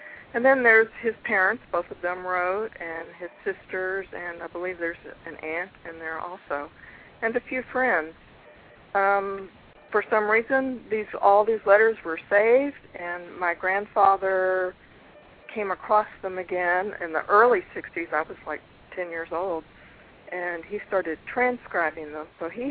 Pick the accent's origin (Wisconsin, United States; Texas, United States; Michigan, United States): Texas, United States; Dallas; Well, I grew up in Dallas with three sisters and both of my parents. My father was an OBGYN in Dallas.